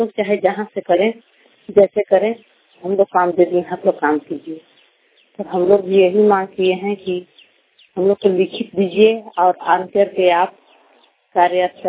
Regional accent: Jharkhand, India; ग्राम post panchayat हासनदार, थाना मेराल, जिला गढ़वा के रहने वाली हूँ।

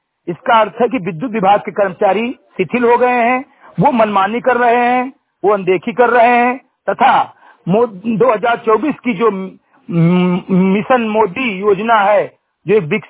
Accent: Uttar Pradesh, India; ग्राम panchayat summary घटेही, विकास खंड मेनपुरवा, जनपद बहराइच का रहने वाला हूं तथा एक सामाजिक कार्यकर्ता हूं।

